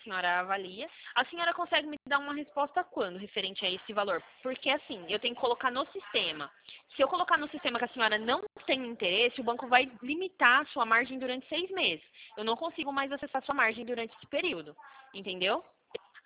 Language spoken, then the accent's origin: Portuguese; Sumaré, São Paulo, Brazil; Não, não, eu sou do estado de São Paulo, sou do estado de São Paulo, sim, porém eu sou de Sumaré, interior de São Paulo.